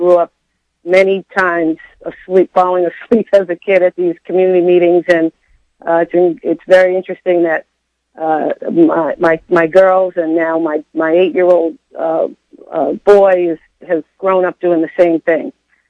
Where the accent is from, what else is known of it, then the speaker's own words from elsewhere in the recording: Boston, Massachusetts, United States; I'm originally from Boston. My family has been in Roxbury for five generations and in the same home for four generations. So originally hail from Roxbury, Massachusetts, very proud African-American community